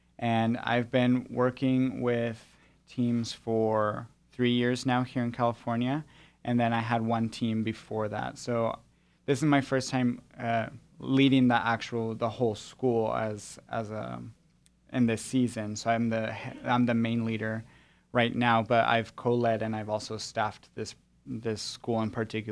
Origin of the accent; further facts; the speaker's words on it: Guatemala; also born or lived in El Salvador; I was raised in Guatemala. I guess cross-cultural is just part of my DNA. I was born in El Salvador. My father is from El Salvador, and then my mom is from the United States.